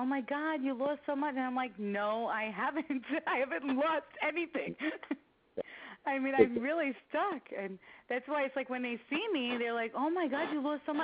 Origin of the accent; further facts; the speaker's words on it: New Jersey, United States; I'm from New Jersey.